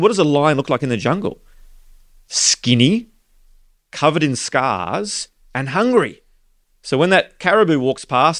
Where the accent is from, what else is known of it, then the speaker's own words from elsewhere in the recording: Australia; growing up in Australia